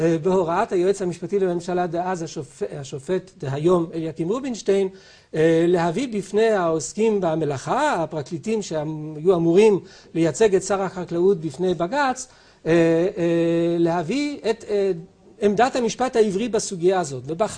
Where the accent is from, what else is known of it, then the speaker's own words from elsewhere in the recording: France; now in Israel; אני נולדתי בצרפת, ואתה מדבר עם צרפתי על כבד אווז